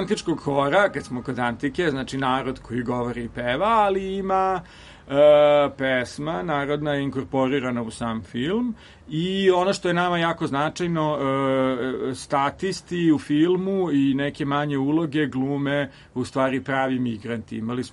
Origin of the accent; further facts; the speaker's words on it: Serbia; mi smo iz Srbije